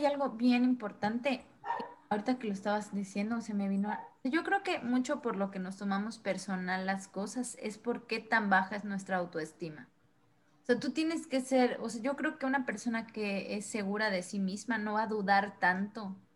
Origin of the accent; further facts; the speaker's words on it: Mexico; yo siento que como mexicanos, o sea, si nos están escuchando otros países, los mexicanos somos muy sensibles